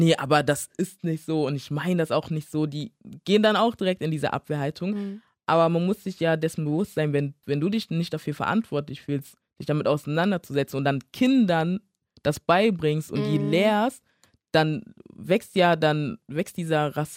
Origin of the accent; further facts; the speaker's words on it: Ghana; ich wurde ja auch in Ghana geboren, ich komme aus Ghana.